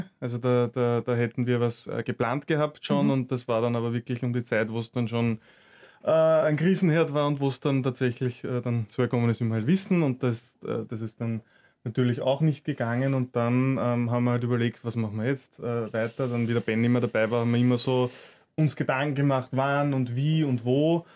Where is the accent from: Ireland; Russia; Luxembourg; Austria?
Austria; Waidhofen an der Thaya, Lower Austria; Also wir haben in Weidhofen an der Theia, wo ich herkomme, haben wir so ein Fest, was jedes Jahr ist.